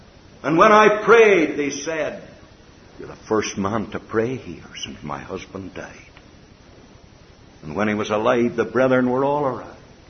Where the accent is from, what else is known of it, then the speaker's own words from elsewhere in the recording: Ireland; now in Canada; I was Irish, although I'm a Canadian citizen.